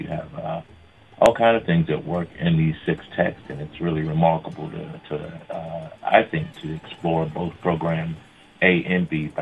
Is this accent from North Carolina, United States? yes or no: no; Florida, United States; No, I'm not. I'm actually from Florida, but I'm coming in from Texas where my spouse was getting her PhD.